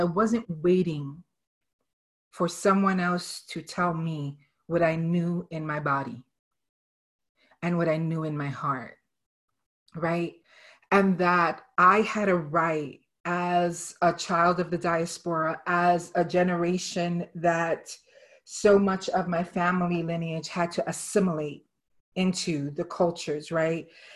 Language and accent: English; Brooklyn, New York, United States; born there; I identify as a Puerto Rican Jew, and actually a New Eurekan, because I was born in Brooklyn, and I was primarily raised in Puerto Rican culture.